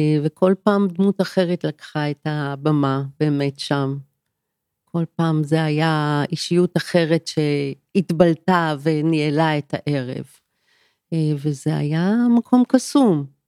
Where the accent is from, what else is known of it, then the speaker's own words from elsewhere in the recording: Kiryat Yam, Haifa District, Israel; now in Tel Aviv, Israel; ובמיוחד אני גדלתי בקריית ים, במקום די פריפריה.